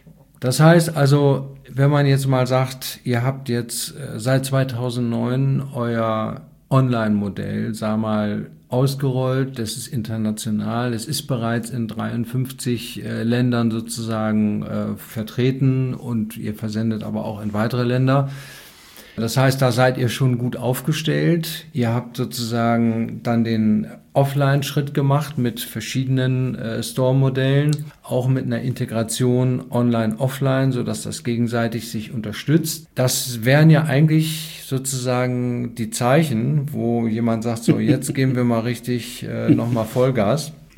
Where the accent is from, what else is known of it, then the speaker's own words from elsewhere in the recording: Hamburg, Germany; Und als Hamburger weiß man dann noch, es gibt irgendwo hier im Stadtgebiet eine Arena, die Edeloptics heißt.